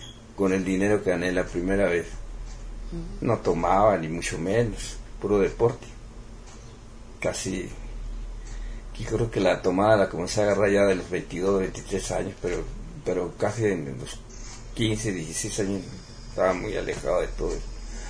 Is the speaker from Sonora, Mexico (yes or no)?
yes; Atil, Sonora, Mexico; born there; Yo nací en Atil, Sonora.